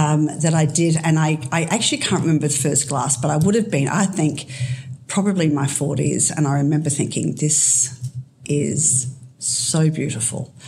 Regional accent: Camp Hill, Queensland, Australia; So I grew up in Camp Hill. I was actually born at the Red Brick Hotel down at South Brisbane. My father was a publican and I was the youngest of five.

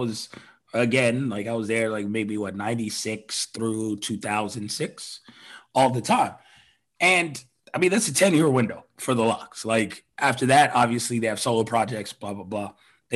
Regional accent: Miami, Florida, United States; I'm from Miami. I don't live in Colorado.

